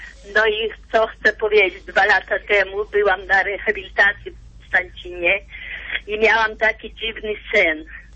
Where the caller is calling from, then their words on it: Siedlce, Masovian Voivodeship, Poland; Jestem tu z Siedlec, w parafii świętego Maksymiliana.